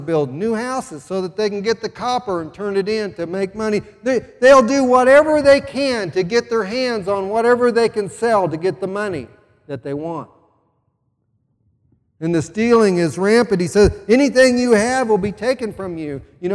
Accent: Sedalia, Missouri, United States; When I was a child growing up in Sedalia, we didn't lock our house.

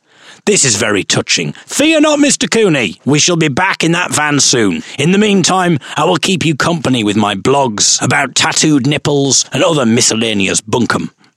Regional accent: Hartlepool, North East England, United Kingdom; as I am a proud Hartlepoolian and want to get my hometown back to the top where it belongs.

